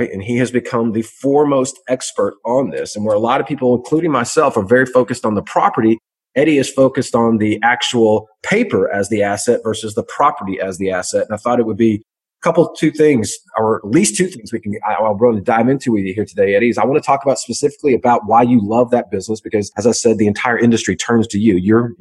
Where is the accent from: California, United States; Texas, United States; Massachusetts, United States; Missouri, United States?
Texas, United States; Southlake; Dallas, Texas, my hometown, right there in South Lake, Texas, more specifically, my hometown.